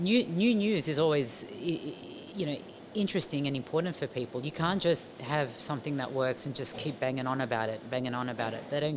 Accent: Blacktown, New South Wales, Australia; also born or lived in Dubai; I'm Middle Eastern growing up in Blacktown, yeah, in the 80s and the 90s.

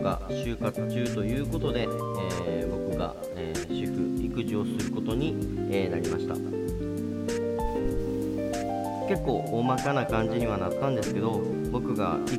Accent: Kansai, Japan; 僕が関西、妻が関東の出身です。

